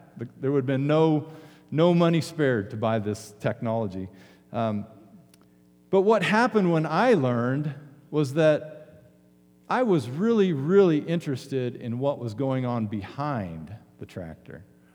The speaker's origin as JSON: {"language": "English", "town": "Arvada", "region": "Colorado", "country": "United States", "tie": "born or raised there", "said": "I grew up in Arvada. I didn't grow up here."}